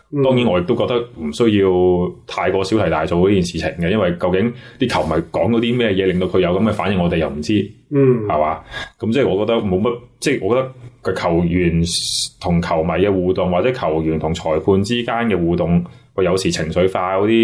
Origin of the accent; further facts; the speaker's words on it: Guangdong, China; 我都係廣東人。